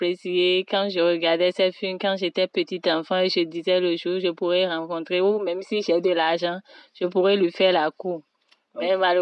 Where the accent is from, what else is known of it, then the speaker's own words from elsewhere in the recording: Cotonou, Littoral, Benin; J'ai grandi au Bénin, à Cotonou, en Afrique de l'Ouest.